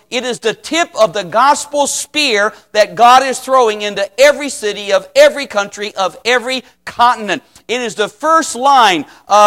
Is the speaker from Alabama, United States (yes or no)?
no; Cleveland, Ohio, United States; now in Columbus, United States; And by the way, I'm from Cleveland, Ohio. I love the Cleveland Indians.